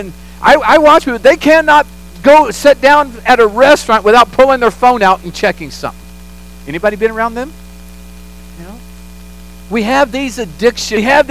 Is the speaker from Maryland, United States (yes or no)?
no; Oklahoma, United States; I was raised on tea. I'm from Oklahoma. We're from the South. We're Okies.